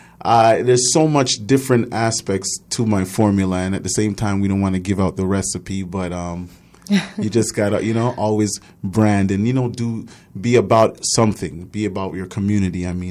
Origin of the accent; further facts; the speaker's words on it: Montreal, Quebec, Canada; born there; and I was born in Montreal